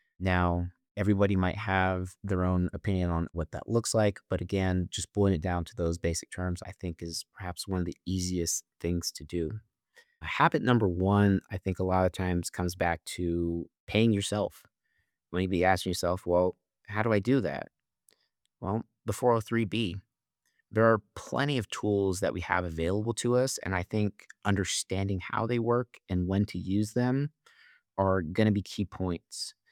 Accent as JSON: {"language": "English", "town": "Shiprock", "region": "New Mexico", "country": "United States", "tie": "born or raised there", "said": "I am a local boy. I was raised in Shiprock, graduated high school, attended Haskell Indian Nations University for my undergraduate degree"}